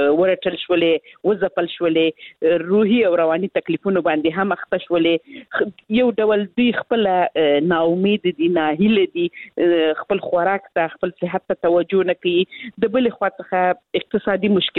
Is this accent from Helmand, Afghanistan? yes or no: yes; Helmand, Afghanistan; یعنې زه خپله د هلمند ولایت څخه یم